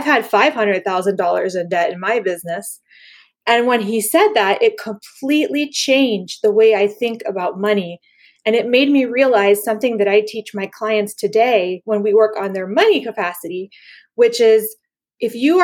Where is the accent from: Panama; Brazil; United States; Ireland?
Panama; Gosh, I had a lot of impacts because I grew up in Panama when it was a dictatorship.